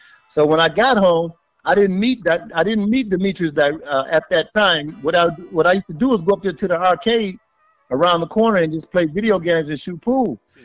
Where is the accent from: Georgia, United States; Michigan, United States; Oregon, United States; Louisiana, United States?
Michigan, United States; Detroit; Well, I grew up in a great home.